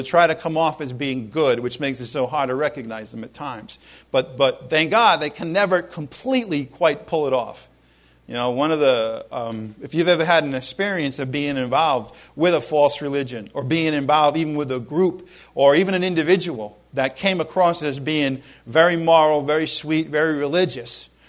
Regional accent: New England, United States; From a very young age, I had this cloud over my life because I was, as we say in New England, a wicked Catholic.

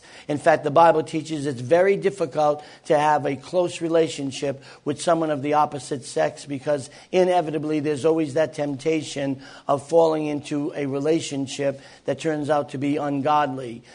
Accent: New England, United States; Where are you folks from? And we said, we're from New England.

